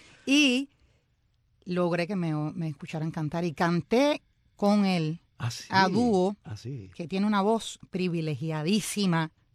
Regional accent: Bahía Honda, Artemisa, Cuba; moved away as an adult; now in Havana, Cuba; Me mandan a buscar a mi pueblito de Bahía Honda

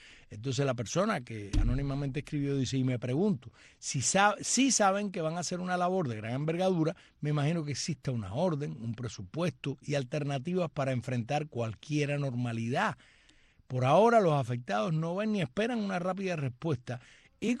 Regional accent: Cuba; now in Germany; Soy una cubana para el bien y no para el mal.

